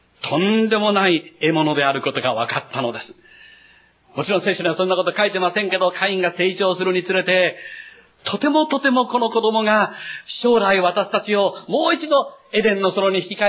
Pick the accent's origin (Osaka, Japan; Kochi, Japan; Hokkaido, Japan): Kochi, Japan; Tosashimizu; 私は高知で生まれて、高知の市内の町の小学校に通っていました。